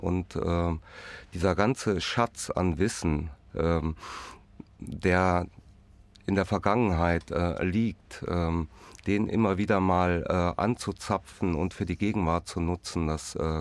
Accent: Rhineland, Germany; also born or lived in Zürich; ich komme aus dem Rheinland, da habe ich das nie gehört.

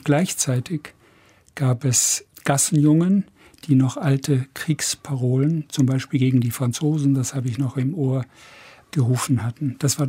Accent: Munich, Bavaria, Germany; Das prägende Bild, was ich aus Schwabing habe, und ich bin mitten in Schwabing aufgewachsen

